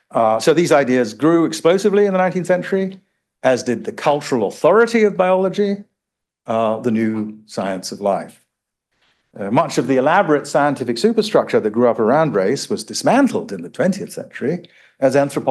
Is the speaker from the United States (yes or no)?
no; England, United Kingdom; born there; I was born in England before Ghana's independence. So I was the subject of Her Majesty in two ways, someone born in England to an English mother and as a subject, a colonial subject.